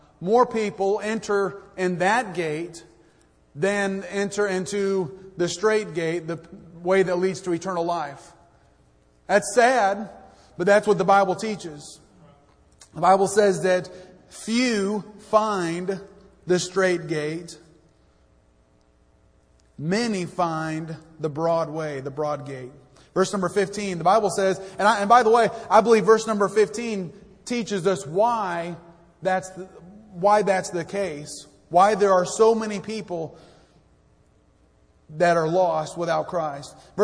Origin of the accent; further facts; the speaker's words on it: El Paso, Texas, United States; born there; I am from Texas, born in the city of El Paso, actually. My mom and dad were both born and raised here in Fort Worth, or in the Fort Worth area. And so I always consider Texas home. I'm always proud to be a Texan.